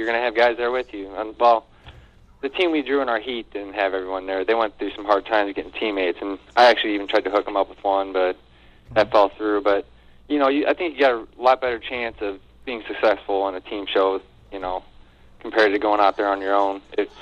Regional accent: Waterloo, Illinois, United States; Well, my hometown derby is Waterloo, Illinois, and that's in about a month.

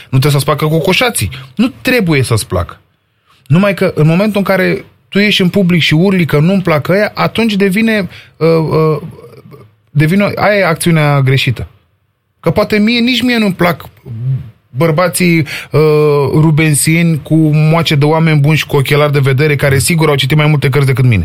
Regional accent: Berșina, Romania; Sunt un băiat care am crescut în Berșina.

